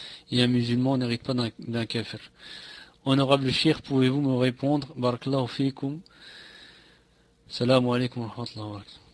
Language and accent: French; Belgium; Il ira à l'État, je suis de Belgique.